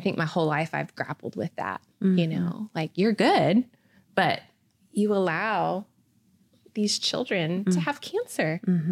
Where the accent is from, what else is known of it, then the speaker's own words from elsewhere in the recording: Houston, Texas, United States; I'm from Houston.